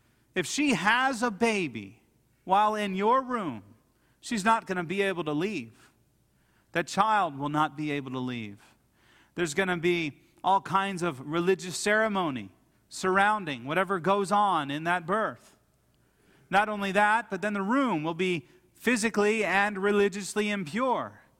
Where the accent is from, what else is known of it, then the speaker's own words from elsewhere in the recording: Dayton, Ohio, United States; It was a very nice home in the neighborhood I grew up in Dayton, Ohio.